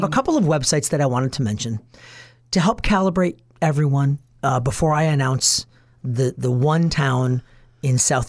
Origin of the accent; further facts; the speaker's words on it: Harvard, Illinois, United States; I'm going to mention, you know, my hometown of Harvard, but I wanted to mention a Wisconsin town